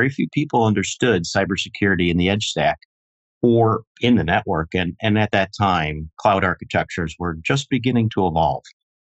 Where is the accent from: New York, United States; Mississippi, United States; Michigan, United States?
New York, United States; Rochester; here in my hometown of Rochester, New York, early 2000s.